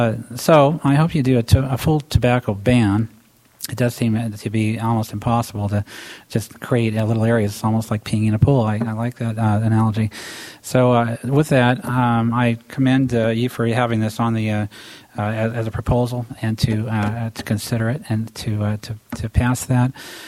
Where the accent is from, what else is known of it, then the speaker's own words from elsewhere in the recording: Fresno, California, United States; now in San Luis Obispo, United States; I came from Fresno to live out here and get away from the smog and all and fresh air.